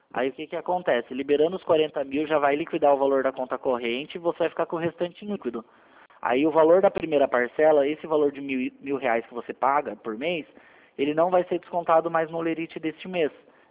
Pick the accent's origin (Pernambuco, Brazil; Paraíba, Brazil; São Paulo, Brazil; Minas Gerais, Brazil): São Paulo, Brazil; Eu sou de São Paulo.